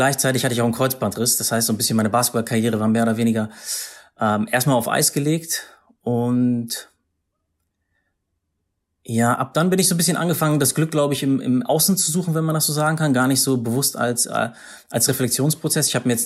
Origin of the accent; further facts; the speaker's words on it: Paderborn, North Rhine-Westphalia, Germany; Ich bin in Paderborn aufgewachsen, also gar nicht so weit von dir.